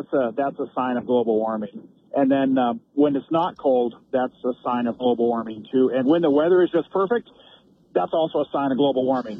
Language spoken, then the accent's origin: English; Sydney, Nova Scotia, Canada; I remember a lot of times walking to school growing up in Sydney.